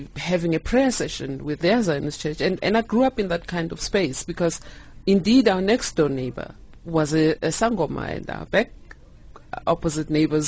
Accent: Soweto, Gauteng, South Africa; I was born and raised in Soweto, in Orlando West Soweto, born of highly musical parents who were both professionals.

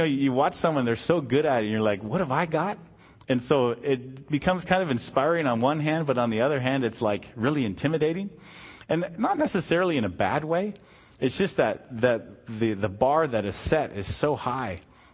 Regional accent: Canada; now in United States; I'm Canadian and American now, so I've been here longer than I was up there, so I guess I'm America now.

